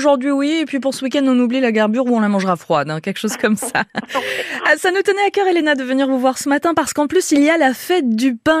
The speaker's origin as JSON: {"language": "French", "region": "Nouvelle-Aquitaine", "country": "France", "said": "chez nous, en Chalosse, au 19e siècle, on pouvait vivre en autarcie."}